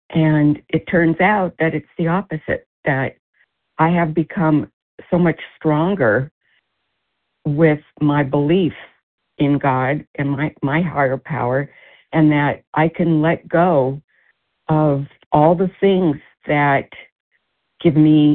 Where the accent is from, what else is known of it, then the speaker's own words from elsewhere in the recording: Philadelphia, Pennsylvania, United States; from Philadelphia.